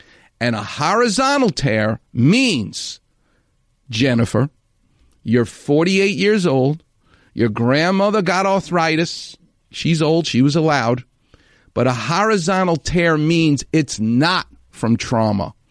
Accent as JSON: {"language": "English", "region": "New York", "country": "United States", "said": "And I've been to New York. I'm from New York."}